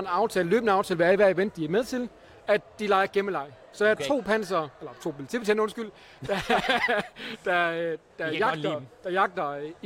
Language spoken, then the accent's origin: Danish; Jutland, Denmark; accent: Jutlandic; og jeg snakker jysk